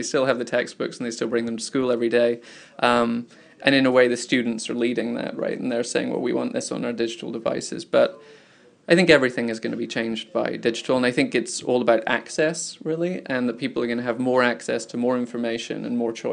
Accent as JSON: {"language": "English", "region": "Scotland", "country": "United Kingdom", "also_born_or_lived": "San Francisco", "moved": "yes", "lives_now": "New York, United States", "said": "So originally, I'm from Scotland, And then I lived in San Francisco because I thought, well, the tech scene's there. And then I came to New York"}